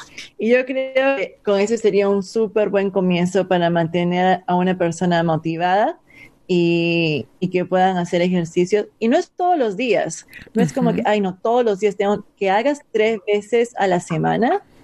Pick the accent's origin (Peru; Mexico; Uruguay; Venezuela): Peru; yo soy de Perú y yo he sido criada con papa y arroz mezclado y carne